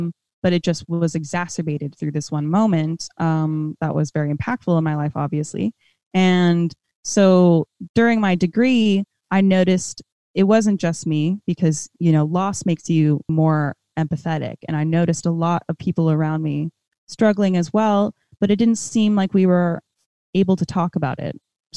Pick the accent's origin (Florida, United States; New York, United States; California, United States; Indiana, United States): California, United States; I'm from Northern California